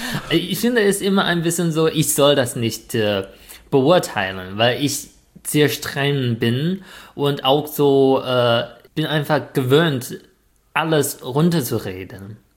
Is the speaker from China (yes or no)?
yes; China; German is a second language; ich komme aus China